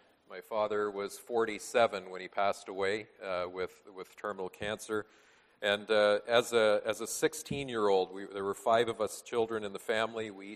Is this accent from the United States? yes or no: no; St. Jacobs, Ontario, Canada; By way of introduction, I come from the St. Jacobs area, Waterloo County.